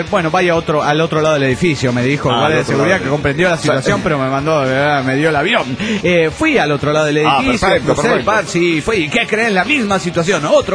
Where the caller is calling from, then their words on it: Tarija, Bolivia; de Tarija, Bolivia.